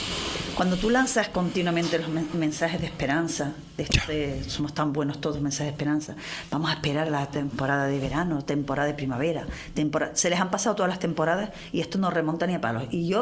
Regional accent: Canary Islands, Spain; Y yo nunca me voy a salir del diseño de mi tierra, porque es una tierra distinta. Es una tierra distinta para bien y para mal.

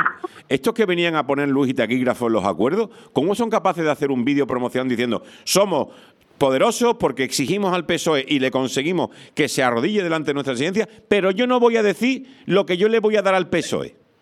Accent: Spain; lo que tenemos que apuntar los puntazos somos los españoles

